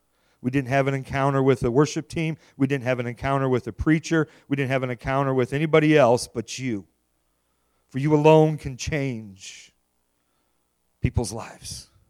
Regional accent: Iowa, United States; We are from Iowa, and my wife and I, we have four kids, seven grandkids

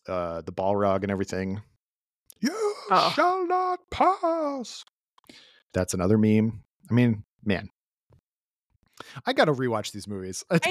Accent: Colorado, United States; I grew up in Colorado and there's a lot of opportunities to camp in the mountains and whatnot.

